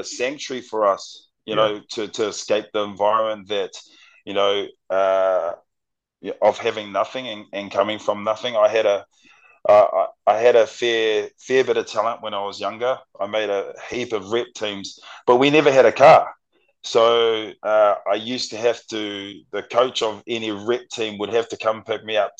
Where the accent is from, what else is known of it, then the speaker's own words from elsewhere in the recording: New Zealand; My first memories of growing up is we grew up in housing complex, you know, a big family.